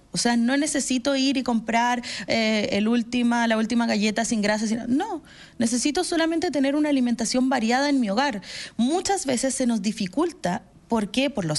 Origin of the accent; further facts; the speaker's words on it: Colombia; Yo soy de Colombia.